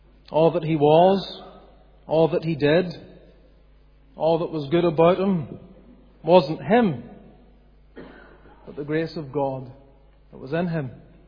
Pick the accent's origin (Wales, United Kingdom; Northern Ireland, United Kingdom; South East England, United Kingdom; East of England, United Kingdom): Northern Ireland, United Kingdom; Ballymoney; also born or lived in Scotland; I was born in Scotland. Our family moved then here to Ballymoney. And really, in essence, Ballymoney is my home. The toon. Cowtown. It's home.